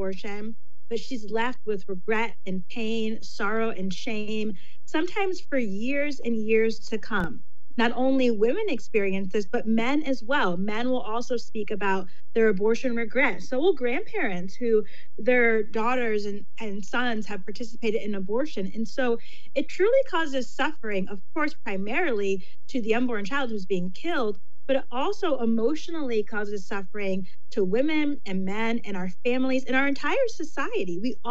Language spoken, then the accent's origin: English; Connecticut, United States; I'm from Connecticut, so it's a very progressive pro-abortion state.